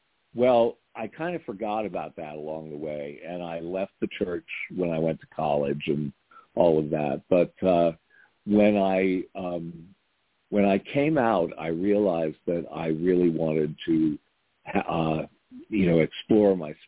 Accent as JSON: {"language": "English", "region": "New England", "country": "United States", "tie": "born or raised there", "said": "There were no Presbyterian churches near where I grew up in New England, so we went to a congregational church"}